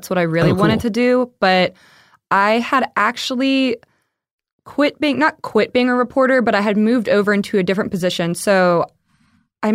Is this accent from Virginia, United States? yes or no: yes; Fredericksburg, Virginia, United States; also born or lived in Richmond, Virginia; now in Georgia; I was born in Richmond. Originally Fredericksburg, Virginia. So I was up there for 15 years. And then my mom moved me down to Rabun County, Georgia, if anyone knows where that is.